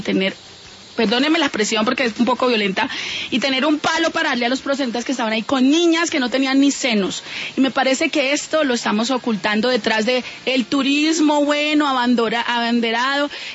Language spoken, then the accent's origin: Spanish; Cúcuta, Norte de Santander, Colombia; born there; las mujeres que nacimos en Pelelojo, Cúcuta.